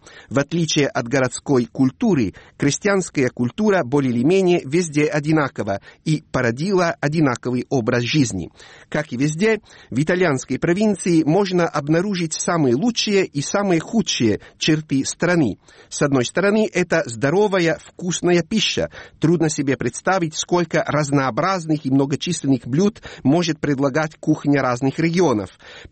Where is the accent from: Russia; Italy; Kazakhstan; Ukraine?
Italy; Po Valley; например, Паданской равнины, по которой протекает главная река Италии с коротким названием По, и где находится также мой родной город.